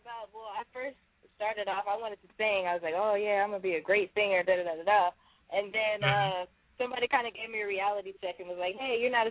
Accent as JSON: {"language": "English", "town": "Houston", "region": "Texas", "country": "United States", "tie": "born or raised there", "said": "Okay. Well, yeah, I grew up in Houston, and basically my mother was an entertainment lawyer"}